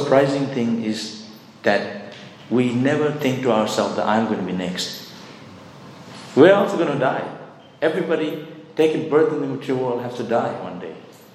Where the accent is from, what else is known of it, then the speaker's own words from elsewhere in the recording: India; when I was growing up in India, we didn't have much.